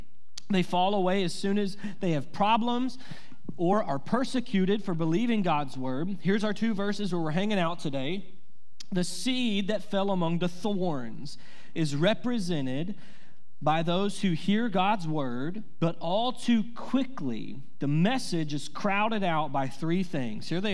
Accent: United States; I'm an American. I live in America.

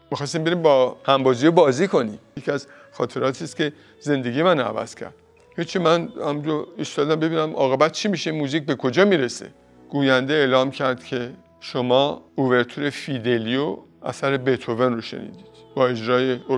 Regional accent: Tehran, Tehran Province, Iran; من متولد شهر تهران هستم. شهر خودم میدونم، خیلی هم دوستش دارم.

